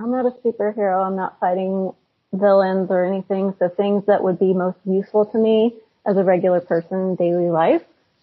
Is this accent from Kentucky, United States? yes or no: no; Colorado, United States; moved away; the only reason I knocked it off was because I'm from Colorado. I don't live there anymore